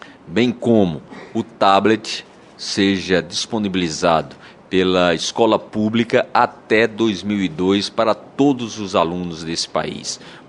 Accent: Paraíba, Brazil; Eu também sou do sertão da Paraíba, eu costumo dizer que sou um caboclinho do sertão da Paraíba.

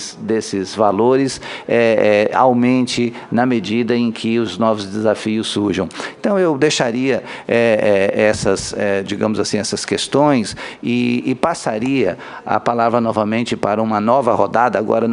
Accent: Brazil; Nós, como brasileiros

